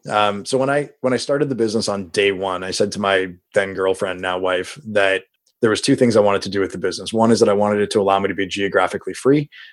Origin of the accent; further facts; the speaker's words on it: West Coast, Canada; now in Toronto, Canada; coaches and consultants in Toronto, where I'm from professionally, I'm originally from the West Coast.